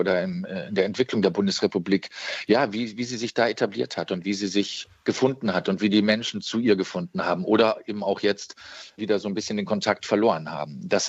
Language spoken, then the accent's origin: German; Munich, Bavaria, Germany; born there; Ich als Wessi, geboren in München